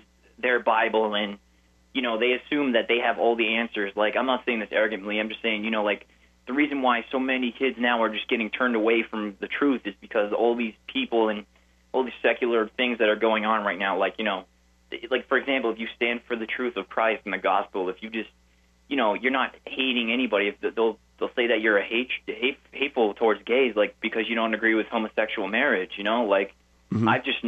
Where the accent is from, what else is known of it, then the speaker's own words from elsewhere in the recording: Mastic Beach, New York, United States; I'm from Mastic Beach here on Long Island, New York. You know, I'm from the East Coast